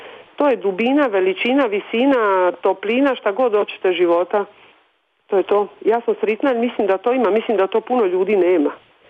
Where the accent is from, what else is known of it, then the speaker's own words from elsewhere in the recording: Croatia; now in Switzerland; I sad kad je rečeno da sam iz Hrvatske